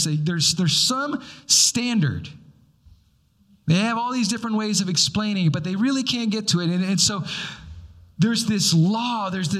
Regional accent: Midwest, United States; also born or lived in Hawaii; For me, I was born in Hawaii, but I lived in the Midwest during my younger years.

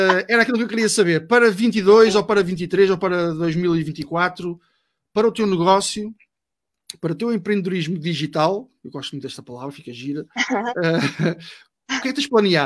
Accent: Vila Nova de Gaia, Norte, Portugal; ou aqui em Gaia, onde eu sou de Gaia

